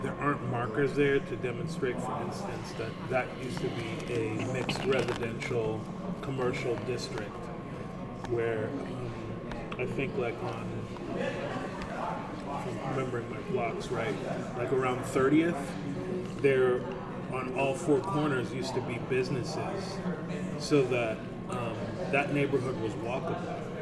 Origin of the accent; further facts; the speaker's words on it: Terre Haute, Indiana, United States; and I grew up in Terre Haute.